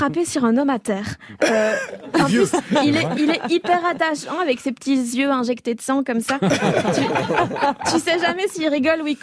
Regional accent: Brussels, Brussels-Capital Region, Belgium; Parce que moi, je viens de Bruxelles aussi.

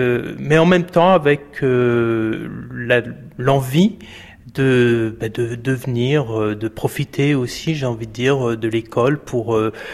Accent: Vitry-sur-Seine, Île-de-France, France; j'ai grandi à Vitry-sur-Seine. Mes parents tenaient une boutique de matériel d'électroménager à côté de la gare. C'est vrai que c'était une famille d'immigrés, de gens très modestes

